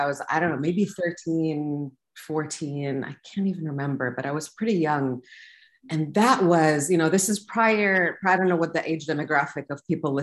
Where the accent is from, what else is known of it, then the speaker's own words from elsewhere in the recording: Saudi Arabia; growing up in Saudi Arabia, I never felt like things made sense.